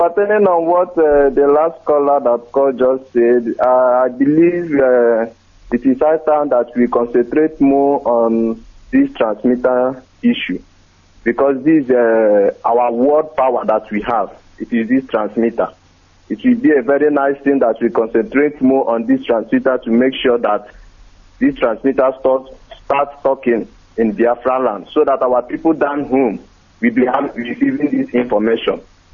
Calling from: Guangzhou, Guangdong, China; I'm calling from China.

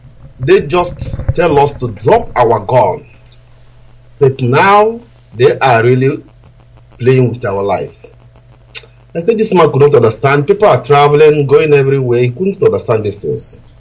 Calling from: Ukraine; I'm calling from Ukraine.

